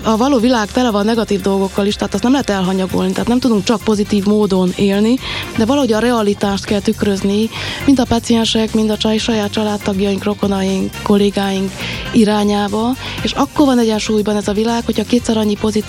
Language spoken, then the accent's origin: Hungarian; Székely Land, Romania; mi is székely emberek vagyunk.